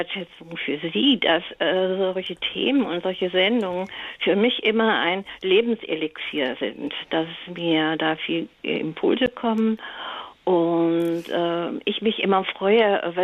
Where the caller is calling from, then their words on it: Göttingen, Lower Saxony, Germany; Hallo, ich bin aus Göttingen und ich habe mir den Mut genommen anzurufen.